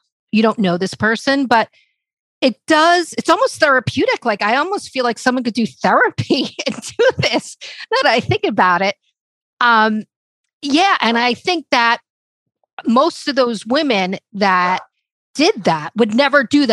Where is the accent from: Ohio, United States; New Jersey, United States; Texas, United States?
New Jersey, United States; Just say, okay, look, so I'm from New Jersey.